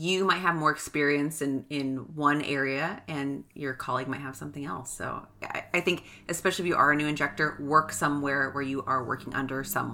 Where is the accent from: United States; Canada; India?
Canada; Ontario; I'm like, bitch, we're middle class from Ontario.